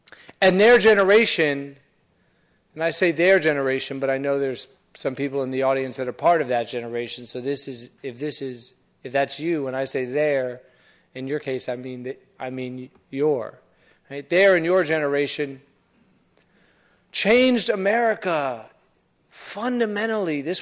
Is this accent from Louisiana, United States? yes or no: no; Atlanta, Georgia, United States; I grew up in Atlanta. I grew up in a neighborhood that's kind of sort of in between working class and a middle class, mostly black, but integrated neighborhood.